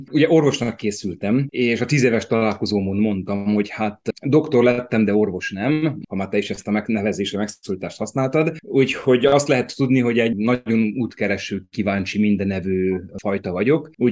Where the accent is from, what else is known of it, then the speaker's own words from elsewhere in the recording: Târgu Mureș, Mureș County, Romania; a gyermekéveim azok Marosvásárhelyhez kötnek, úgyhogy nagyon ismerős helyekről és helyzetekről tudok mesélni. Én egy kedves ilyen tisztviselőtelepi környezetben nőttem fel, ami azt jelenti, hogy elég nagy közösség volt, elég nagy gyerekközösség volt